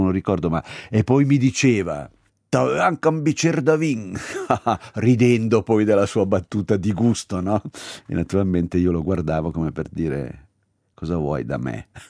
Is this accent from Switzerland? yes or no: yes; Figino, Ticino, Switzerland; also born or lived in Lugano; Sono nato nel 1958 a Lugano e ho vissuto i primi anni della mia vita in una casa in riva al lago a Figino. Quindi Figino era un posto, all'epoca era l'aperta campagna, diciamo.